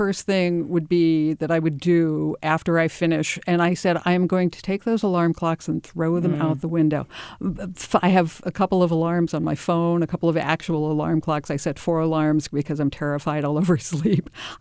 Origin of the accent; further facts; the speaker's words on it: Maryland, United States; moved away as an adult; also born or lived in Ohio; now in California, United States; I grew up in Maryland and Ohio. I didn't come to California until 1998 when I started here at the station.